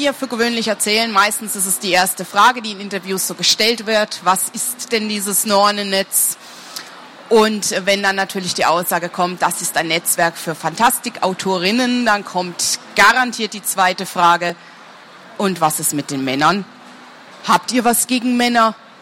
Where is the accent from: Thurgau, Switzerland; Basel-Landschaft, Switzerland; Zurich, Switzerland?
Zurich, Switzerland; Winterthur; now in Leipzig, Germany; Ich komme aus Winterthur in der Schweiz und muss sagen, Leipzig schlägt die Schweiz im Moment um Längen, was den Schnee angeht, was die Kälte angeht.